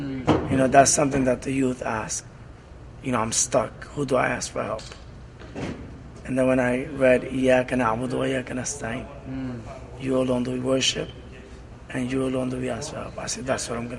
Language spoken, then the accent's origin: English; New Jersey, United States; growing up in Jersey, you know, dealing with the regular Latino struggle in the inner city, you know, liquor store, every other block and all that.